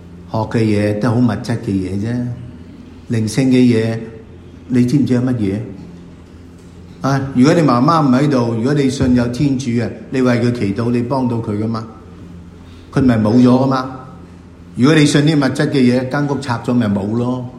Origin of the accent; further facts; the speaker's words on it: China; 我哋中國人